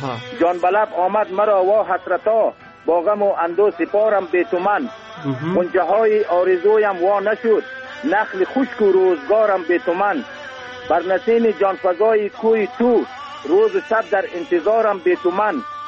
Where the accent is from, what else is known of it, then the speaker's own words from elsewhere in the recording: Bamyan, Afghanistan; ما مردم خود اطراف هستیم، در شار نیستیم، ولایت ما بامیان و لسوالی کامر سید.